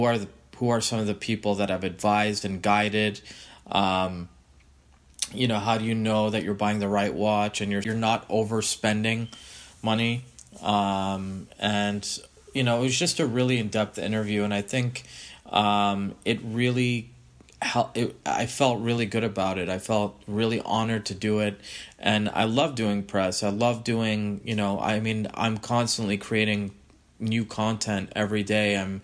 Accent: Boston, Massachusetts, United States; I'm from Boston. I think they're based out of Waltham, which was actually the next town over from where I was brought up.

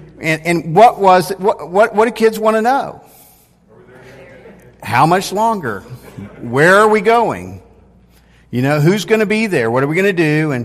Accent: Wichita, Kansas, United States; When I was a little kid, I grew up in Kansas, Wichita, Kansas, and my parents decided to take a vacation to California.

